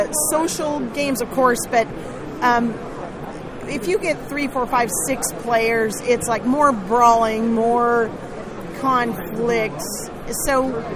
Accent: Portland, Oregon, United States; And then we're from Portland, Oregon area, so the local cons like OriCon, GameStorm, and GeezerCon.

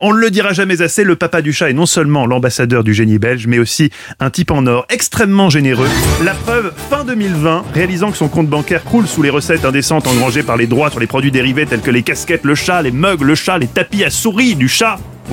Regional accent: Switzerland; Je suis suisse.

